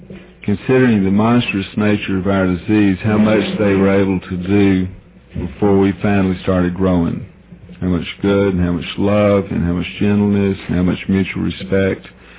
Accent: Georgia, United States; I was from Georgia in San Francisco, right?

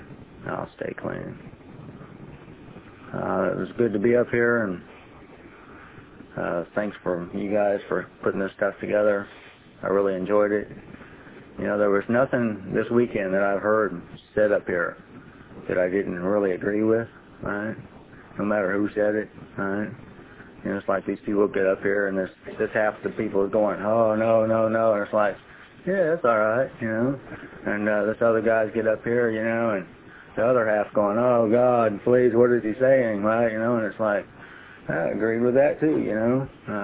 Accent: Kansas City, Missouri, United States; I'm from Kansas City. I moved to Alabama about 2 months ago. I feel real good about my move.

